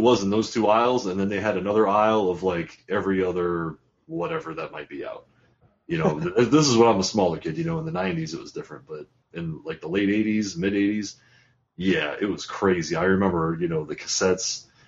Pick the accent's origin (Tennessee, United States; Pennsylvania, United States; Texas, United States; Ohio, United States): Ohio, United States; What are you? I'm from Ohio.